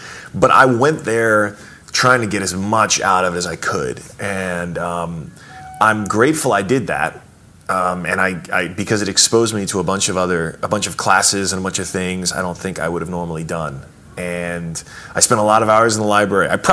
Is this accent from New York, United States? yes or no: yes; Brooklyn, New York, United States; born there; I was just born into it because I was born in Brooklyn